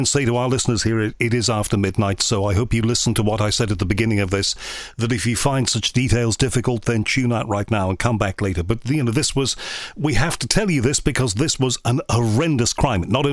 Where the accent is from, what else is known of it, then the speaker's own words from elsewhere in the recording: Liverpool, North West England, United Kingdom; Yeah, well, I'm from Liverpool. I remember it.